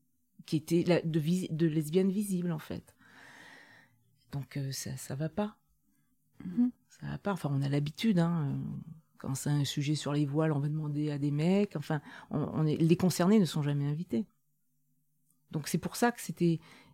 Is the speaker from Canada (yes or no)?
no; Auvergne-Rhône-Alpes, France; je suis auvergnate